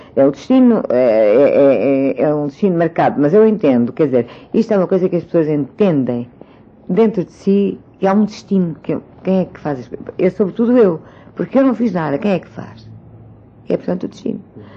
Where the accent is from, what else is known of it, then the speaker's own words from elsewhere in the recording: Portugal; Eu sou portuguesa, mas não sou algarvia, nem sou alentejana, nem sou bailã, nem sou do Minho